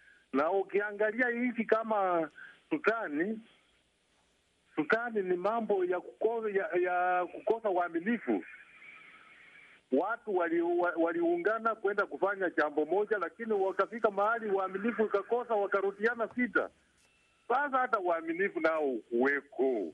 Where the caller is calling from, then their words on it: Sango, Bungoma County, Kenya; natoka mahali panaitwa Sango, niko area naitwa Malakisi, county ya Bungoma.